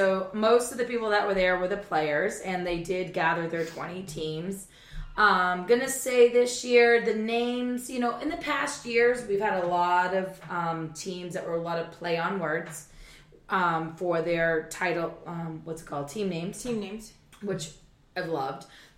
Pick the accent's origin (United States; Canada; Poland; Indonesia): Canada; We're both from Canada, that's what we do.